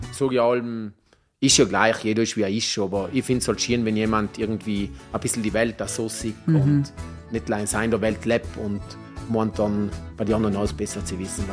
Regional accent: South Tyrol, Italy; Südtirol ist meine Heimat.

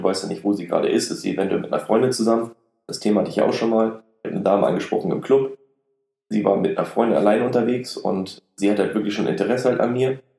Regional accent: Lübeck, Schleswig-Holstein, Germany; 27 Jahre alt, komme aus dem wunderschönen Lübeck, direkt an der Ostsee.

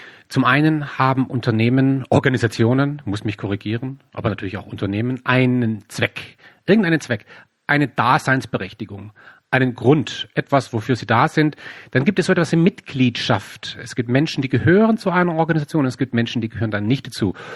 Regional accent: Baden-Württemberg, Germany; ich komme hier aus dem Süden, hier gibt es in der Nähe von meinem Heimatort gibt's das Headquarter von Bosch

